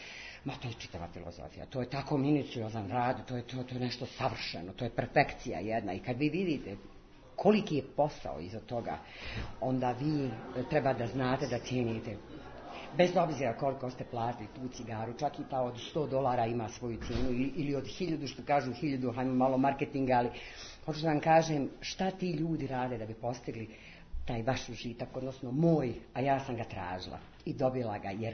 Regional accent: Sarajevo, Federation of Bosnia and Herzegovina, Bosnia & Herzegovina; Jesam Švicarka po papirima, kao malo prije što sam vam rekla, ali ja sam prvenstveno Sarajka.

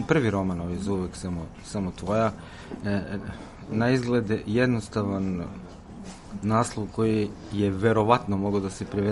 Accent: Serbia; bar mi kao Srbi imamo dobru predispoziciju za te takozvane distopističke vizije sveta

